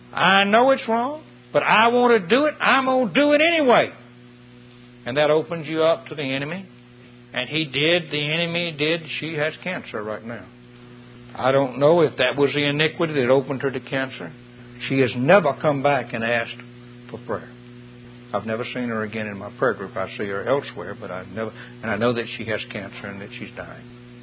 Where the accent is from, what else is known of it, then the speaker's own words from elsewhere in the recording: the South, United States; I was raised in the South on a cotton farm.